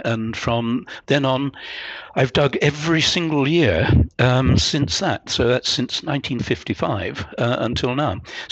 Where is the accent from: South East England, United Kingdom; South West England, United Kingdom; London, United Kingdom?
South East England, United Kingdom; Portsmouth; it started when I was born and brought up in Portsmouth, and Portsmouth was very, very badly bombed during the war.